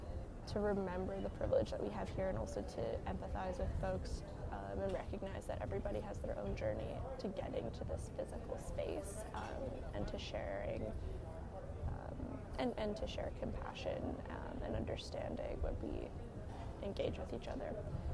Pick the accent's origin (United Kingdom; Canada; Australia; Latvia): Canada; This, as a Canadian, is not something I ever really questioned at all.